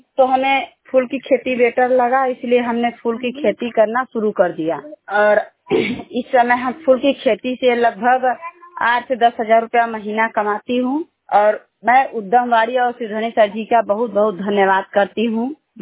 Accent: Mirzapur, Uttar Pradesh, India; गांव सागरपुर, ब्लॉक कोन, जिला मिर्जापुर।

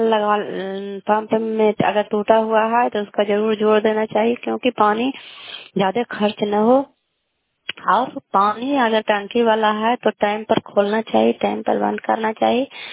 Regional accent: Kalyanpur, Bihar, India; घर कल्याणपुर वाली, बेलसी पंचायत, प्रखंड चंदी, जिला नालंदा का निवासी हूँ।

